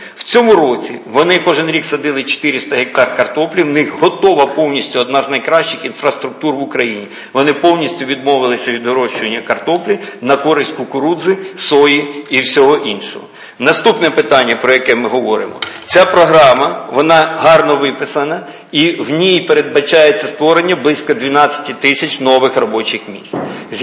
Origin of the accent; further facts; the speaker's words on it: Kherson, Kherson Oblast, Ukraine; ну я ж з Херсона.